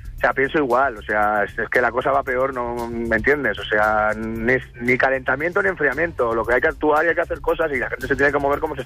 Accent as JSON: {"language": "Spanish", "town": "Barcelona", "region": "Catalonia", "country": "Spain", "tie": "born or raised there", "said": "Sí, yo soy catalán, soy de, ya lo digo en el vídeo, soy catalán, de padres de fuera, pero soy catalán, nacido en Barcelona, en San Juan de Dios y de toda la vida de aquí. Lo que pasa que me he tirado tiempo fuera de Cataluña por trabajo y llevo otra vez aquí 4 años."}